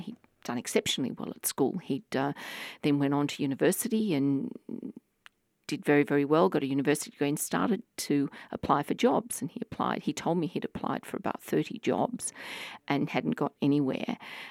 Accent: Australia; born there; English is a second language; I mean, I was born here. When I went to school, I didn't speak a word of English.

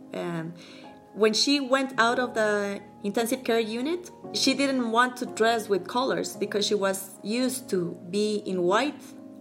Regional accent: Quito, Pichincha, Ecuador; English is a second language; I grew up in Quito. My father is from El Carchi, which is a northern province.

